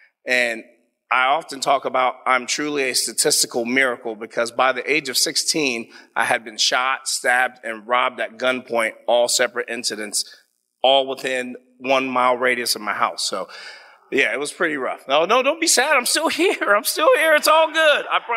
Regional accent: Columbus, Ohio, United States; I'm a proud, born and raised Columbus native, South Side. And growing up on the South Side, I had two different lives. First, I grew up in German Village.

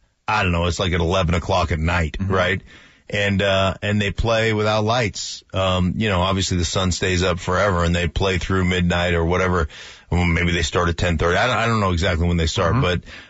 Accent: Alaska, United States; growing up in Alaska during the fall and during the winter, it's dark, you know?

